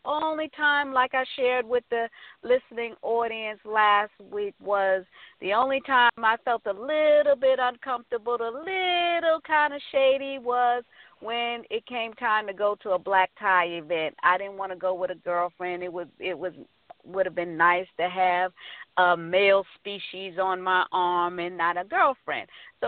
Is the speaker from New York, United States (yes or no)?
yes; New York, United States; also born or lived in South Carolina; I'm from New York. Well, actually, I'm from South Carolina, but was raised in New York, and here I'm settled in South Florida.